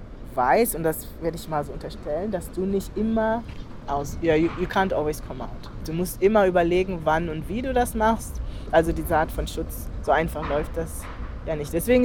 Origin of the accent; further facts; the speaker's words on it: Germany; ich bin ja Deutsche, ich war in Deutschland geboren, ich bin da aufgewachsen die meiste Zeit etc.